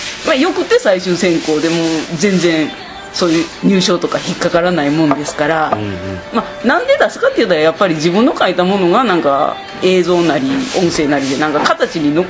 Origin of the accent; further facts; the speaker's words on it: Himeji, Hyogo, Japan; はい、姫路出身です。